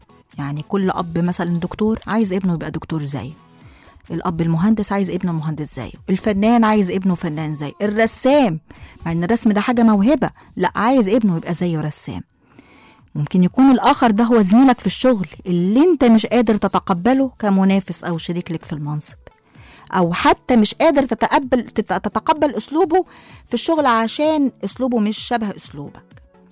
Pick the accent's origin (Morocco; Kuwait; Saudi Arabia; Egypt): Egypt; Upper Egypt; بالظبط كده زي فكرة الطار عندنا في الصعيد.